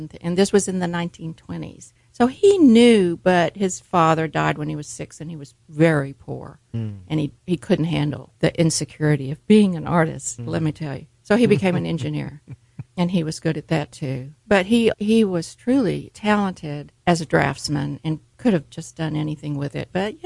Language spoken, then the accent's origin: English; Houston, Texas, United States; born there; now in Austin, United States; I was born in Houston, and my parents were West Texans, and my father an engineer